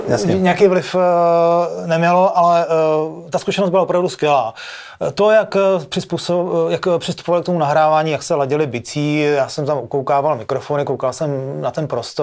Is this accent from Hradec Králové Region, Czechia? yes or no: no; Prague, Czechia; my jsme říkali, jsme z Prahy.